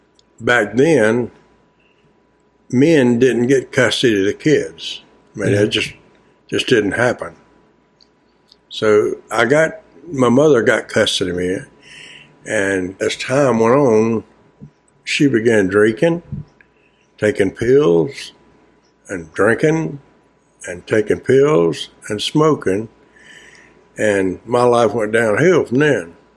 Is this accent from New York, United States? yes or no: no; Jacksonville, Florida, United States; also born or lived in Macon, Georgia; I grew up in Jacksonville, Florida.